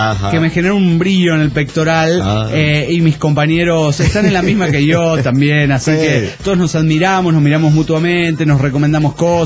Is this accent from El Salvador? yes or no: yes; San Salvador, El Salvador; de San Salvador, Salvador.